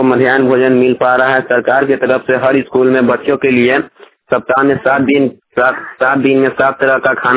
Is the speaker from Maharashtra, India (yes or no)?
no; Lappi, Bihar, India; Bihar Sitamarhi district Bariyarpur ward number 15 लप्पी गांव का निवासी हूं।